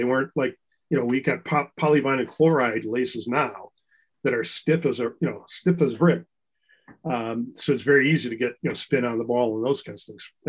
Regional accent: Wisconsin, United States; also born or lived in St. Louis; I grew up in Wisconsin, but I used to live in St. Louis. So I know the weather in both places.

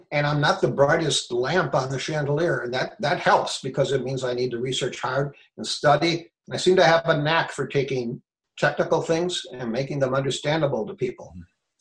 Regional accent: Milwaukee, Wisconsin, United States; I grew up in Milwaukee, Wisconsin, actually, and so many old buildings there, so much history.

